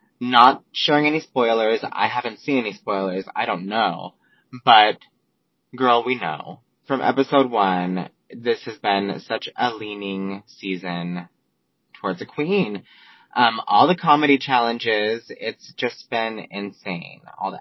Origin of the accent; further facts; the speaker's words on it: Las Vegas, Nevada, United States; I'm also from Vegas. She's my Vegas sister, but she doesn't know that I exist.